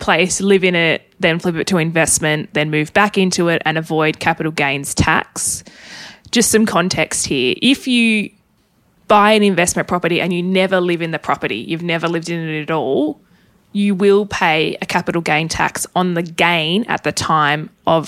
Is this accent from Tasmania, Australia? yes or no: yes; Tasmania, Australia; I am originally from Tassie.